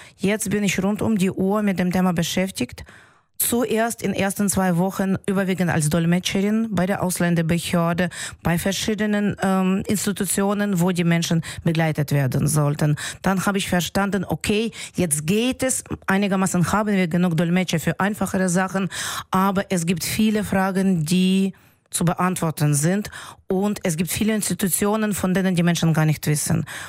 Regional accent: Kharkiv, Kharkiv Oblast, Ukraine; moved away as an adult; now in Germany; auf meine Heimatstadt fallen, auf Kharkiv. Und genau jetzt ist die Straße, wo ich geboren bin und 30 Jahre gelebt habe, halb zerstört.

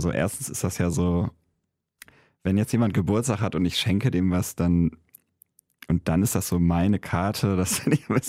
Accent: Kiel, Schleswig-Holstein, Germany; also born or lived in Wuppertal / Hamburg / Berlin; Also ich bin ja in Wuppertal geboren und bin dann allerdings mit meinen Eltern als Kind weggezogen. Wir sind dann an die Ostsee nach Kiel gezogen. Dann habe ich in Hamburg gelebt und dann lange, lange in Berlin.

